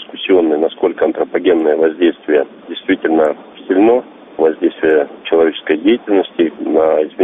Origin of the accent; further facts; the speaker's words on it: Siberia, Russia; я родился в Сибири и прожил там большую часть своей жизни.